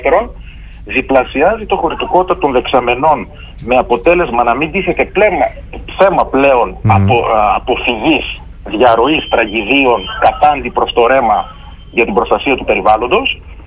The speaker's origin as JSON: {"language": "Greek", "town": "Potamies", "region": "Crete", "country": "Greece", "tie": "born or raised there", "said": "Γι' αυτό και το χωριό μου, Υποταμιές, δέχτηκαν εντός των διοικητικών του ορίων"}